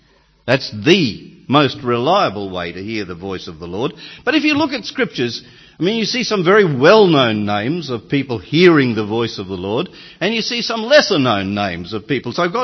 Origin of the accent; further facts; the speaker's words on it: Australia; Now, bear in mind, I come from Australia, and our sheepfolds are a little bigger than the ones here.